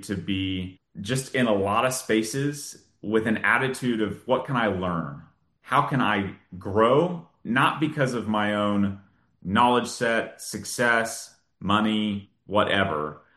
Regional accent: Dallas, Texas, United States; Born and raised in Dallas, never left.

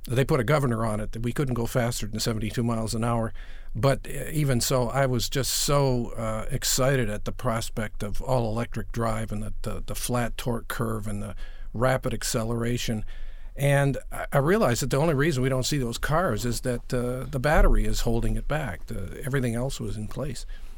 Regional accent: Canada; I'm originally from Canada, so you put me in an uncomfortable position.

